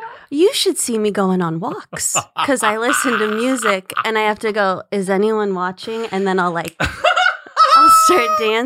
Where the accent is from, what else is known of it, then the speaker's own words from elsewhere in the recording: Agoura Hills, California, United States; Yeah, I grew up in Agora. Do you know the valley?